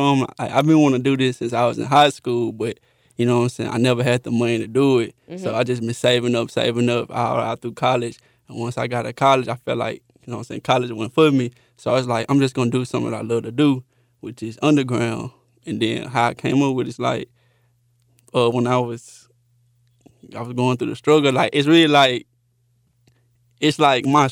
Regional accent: Texarkana, United States; I want to have a store which is my hometown, Texarkana.

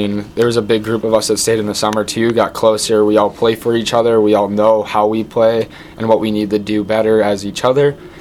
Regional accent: Minnesota, United States; growing up in Minnesota, you always see it on TV and you want to play in it

